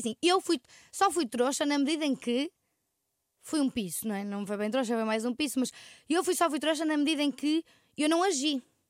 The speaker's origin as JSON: {"language": "Portuguese", "town": "Porto", "region": "Norte", "country": "Portugal", "said": "eu sou do Porto."}